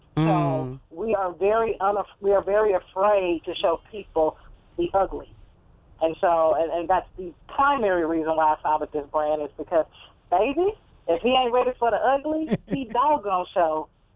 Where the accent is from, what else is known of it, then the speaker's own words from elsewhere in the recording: Georgia, United States; I'm from Georgia, so I just know better than to try to do anything with rain, sleet, cold.